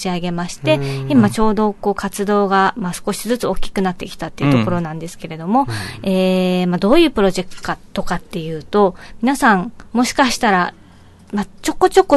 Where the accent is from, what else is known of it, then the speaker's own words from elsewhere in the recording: Shuri, Okinawa, Japan; moved away as an adult; now in Tokyo, Japan; うん、出身は、今このスタジオがある首里の出身なんですけども、はい、今普段は大学から上京しまして、社会人今6年目ですかね、うん、になって東京で働いています。